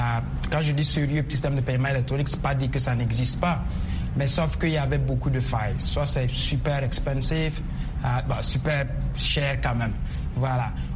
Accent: Burkina Faso; quand je dis je suis burkinabé

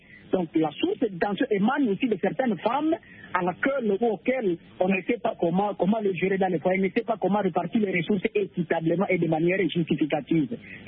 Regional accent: DR Congo; Ici chez nous, en RDC, République démocratique du Congo

